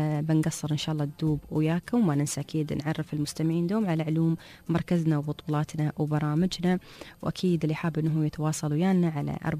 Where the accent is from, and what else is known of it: Dubai, United Arab Emirates